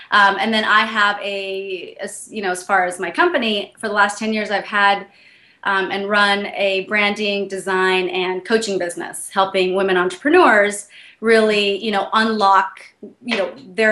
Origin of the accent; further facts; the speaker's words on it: San Francisco, California, United States; I'm originally from San Francisco.